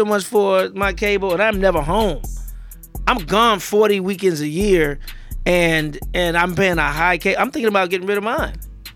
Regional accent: St. Louis, Missouri, United States; Man, I'm from the Lou. You know, I'm always stay true to the Lou.

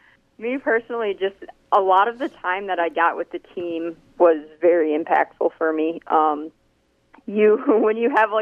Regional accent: Westland, Michigan, United States; I went to John Glenn High School in Westland, Michigan.

